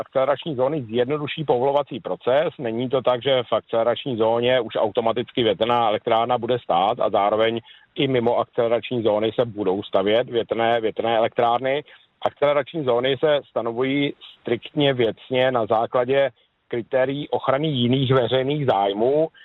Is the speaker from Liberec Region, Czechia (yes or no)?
no; Olomouc, Olomouc Region, Czechia; Já zdravím do Olomouce, původně jsem Olomoučák, dokonce jsem Olomoučák, jenom přes týden pracuji v Praze, takže teď zdravím skutečně z Prahy.